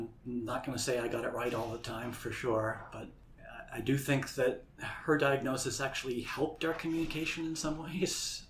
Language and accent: English; New Hampshire, United States; I'm from the New Hampshire Seacoast.